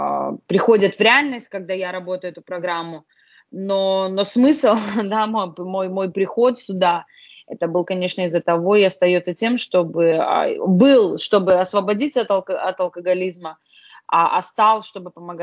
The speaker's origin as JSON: {"language": "Russian", "country": "Lithuania", "said": "потому что я сама еще из Литвы"}